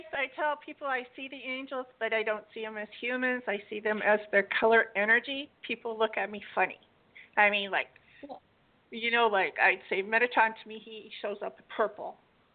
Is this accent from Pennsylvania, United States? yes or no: no; Houston, Texas, United States; Yeah, I'm from Houston.